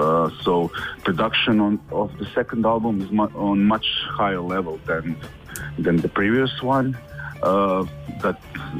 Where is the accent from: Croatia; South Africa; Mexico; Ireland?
Croatia; English is a second language; Okay, so we are band … from Croatia, Zagreb and Slavonski Brod.